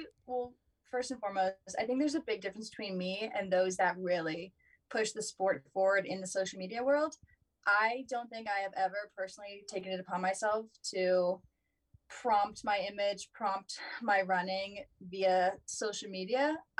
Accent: Virginia, United States; Not that we were from the same areas. I'm from Virginia.

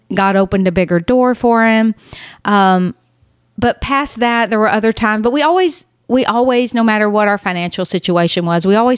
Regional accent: Leesville, Louisiana, United States; went off to Bible college and came right back home to Leesville, my hometown

